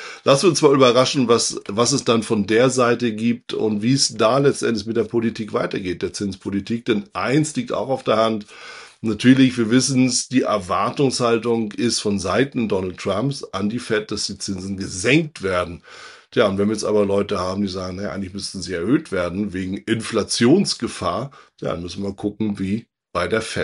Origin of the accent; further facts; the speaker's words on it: Northern Germany, Germany; da spreche ich als Norddeutscher aus Erfahrung